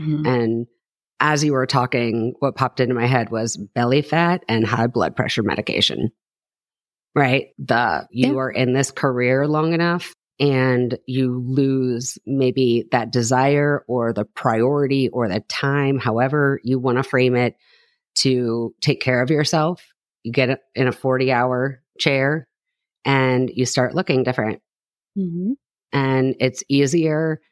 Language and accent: English; Ohio, United States; I'm from Knox County. So, AK, I would assume, given where I think you are, not in Aaron's kitchen, but so my parents live in Holmes County and I grew up in Knox.